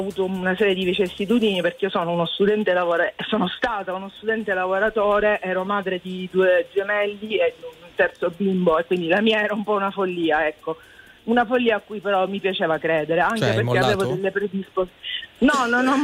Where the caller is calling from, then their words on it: Turin, Piedmont, Italy; Sì, ci sono da Torino, buongiorno.